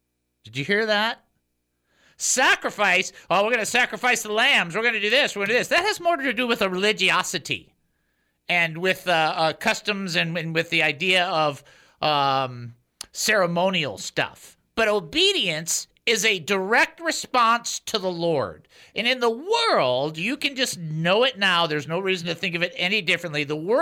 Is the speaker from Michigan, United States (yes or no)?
yes; Detroit, Michigan, United States; If I was mean, I would just talk about the Lions all day since I'm from Detroit